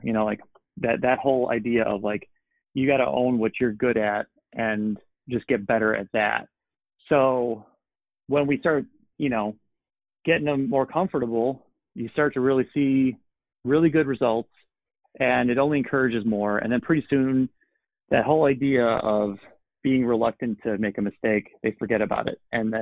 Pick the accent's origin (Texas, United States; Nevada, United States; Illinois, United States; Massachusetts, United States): Illinois, United States; Chicago; One of my favorite shows of the year because it's in my hometown and I've done it every year and I've watched it grow.